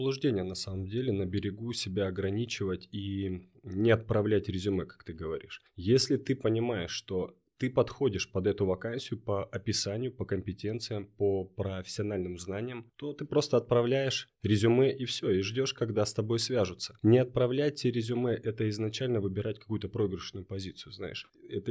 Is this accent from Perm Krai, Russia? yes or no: no; Barnaul, Altai Krai, Russia; also born or lived in Moscow / Saint Petersburg; now in Yekaterinburg, Russia; работал и жил в Москве на протяжении 6 лет. Часть своей жизни я прожил в Санкт-Петербурге. Но родом я из Барнаула, и впоследствии я вернулся в Барнаул